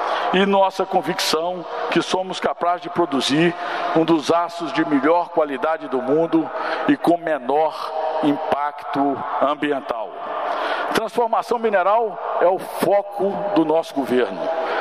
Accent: Minas Gerais, Brazil; E como mineiros, estamos testemunhando

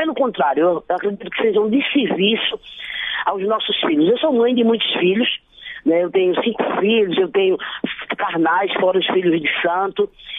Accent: Olinda, Pernambuco, Brazil; A gente que é do Nordeste, né, eu sou aqui de Pernambuco, de Olinda, a gente não se reconhece na mídia.

